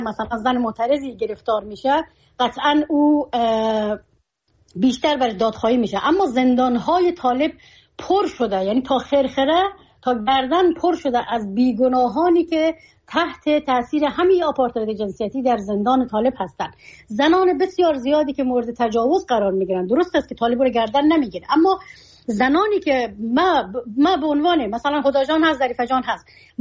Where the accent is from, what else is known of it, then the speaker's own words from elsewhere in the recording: Afghanistan; چون من در مهاجرت زاده شدم، در مهاجرت کلان شدم، من افغانستان را که انتخاب کردم به خاطر آیندم، به خاطر از اینکه بیایم در افغانستان زندگی کنم